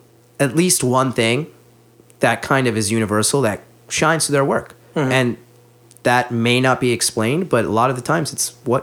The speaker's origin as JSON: {"language": "English", "region": "New York", "country": "United States", "tie": "born or raised there", "also_born_or_lived": "Putnam County, New York", "said": "I grew up in Westchester, New York, Putnam County, but nobody knows where that is. But if I say Westchester, people know."}